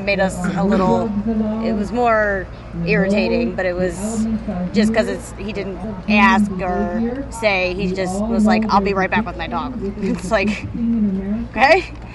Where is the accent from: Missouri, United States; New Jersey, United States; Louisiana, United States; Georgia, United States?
New Jersey, United States; New Jersey.